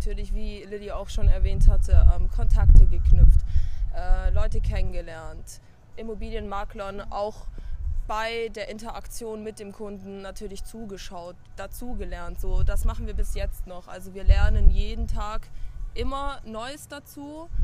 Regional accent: Germany; Wir sind Deutsche, immer noch.

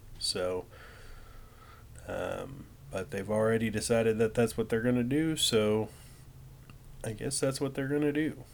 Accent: Denver, Colorado, United States; born there; I was born in Denver that's where I was born.

